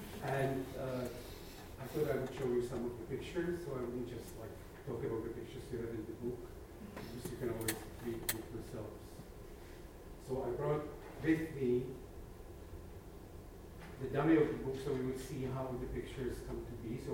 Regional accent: Prague, Czechia; English is a second language; moved away; They say, where are you from? I said, I'm from the country which doesn't exist anymore. And they say, what country is that? And it was a country of Czechoslovakia.

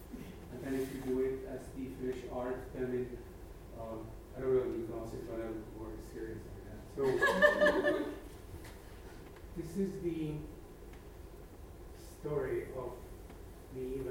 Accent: Prague, Czechia; English is a second language; moved away; They say, where are you from? I said, I'm from the country which doesn't exist anymore. And they say, what country is that? And it was a country of Czechoslovakia.

